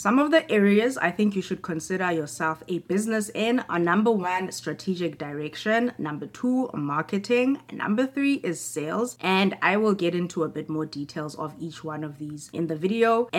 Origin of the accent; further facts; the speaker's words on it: South Africa; also born or lived in Europe / North America; now in Canada; I am a South African who has lived in both Europe and North America, and if you are new to my channel, in 2023, I became a Canadian citizen, making me a dual citizen of South Africa and Canada.